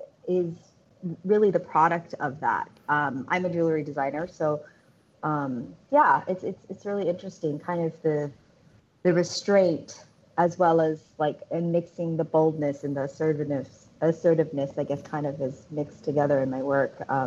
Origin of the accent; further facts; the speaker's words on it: California, United States; I mean, I grew up in Cali, and none of us Japanese Americans that use that.